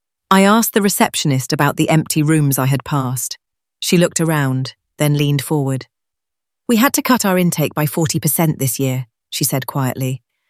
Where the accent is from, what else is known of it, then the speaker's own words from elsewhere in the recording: London, United Kingdom; I grew up on the Rayners Lane estate, watching my mum juggle three jobs just to keep us afloat.